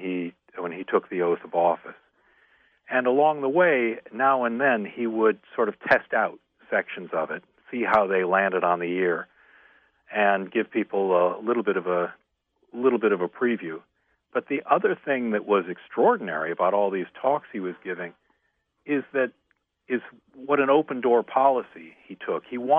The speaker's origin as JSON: {"language": "English", "town": "Cleveland", "region": "Ohio", "country": "United States", "tie": "born or raised there", "said": "I am indeed. I grew up in Cleveland. I still have family there"}